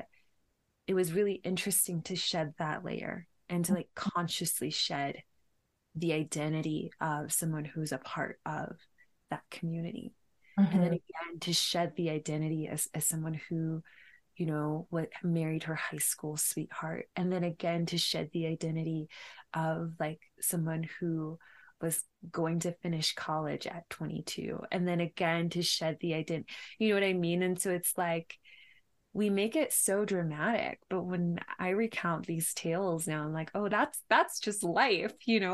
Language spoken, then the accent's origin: English; Memphis, Tennessee, United States; also born or lived in Knoxville; Well, yeah. So I grew up in Memphis, Tennessee. So I'm actually from the Mississippi River, like that area, right where Tennessee and Mississippi touch.